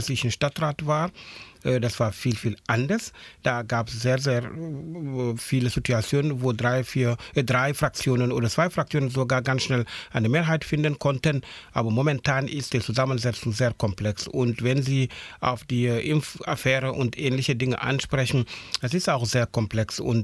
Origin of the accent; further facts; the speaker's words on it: Halle, Saxony-Anhalt, Germany; Ich sage, nein, das ist nicht bei Leipzig, das ist Halle an der Saale